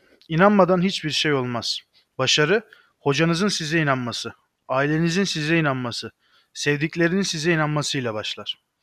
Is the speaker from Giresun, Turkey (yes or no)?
no; Samsun, Turkey; born there; 2 Nisan 1990 Samsun doğumluyum.